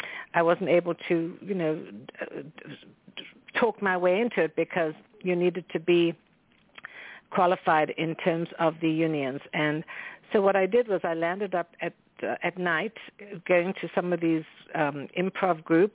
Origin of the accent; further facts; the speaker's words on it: South Africa; You know, we were raised in South Africa to be very polite